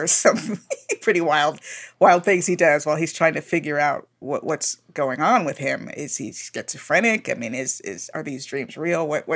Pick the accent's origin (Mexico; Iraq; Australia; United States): United States; Miami, Florida; my hometown of Miami, where I grew up, was almost unrecognizable, especially where my parents lived